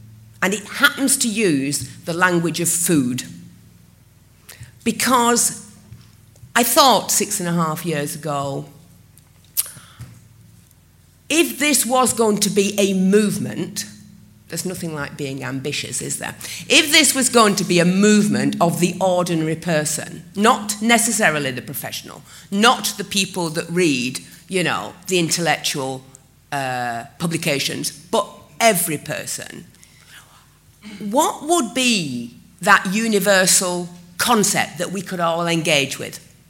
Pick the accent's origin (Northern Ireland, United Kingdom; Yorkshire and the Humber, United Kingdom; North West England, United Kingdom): Yorkshire and the Humber, United Kingdom; Todmorden; So I got on a train in London. And 3.5 hours later, I was in my hometown in Todmorden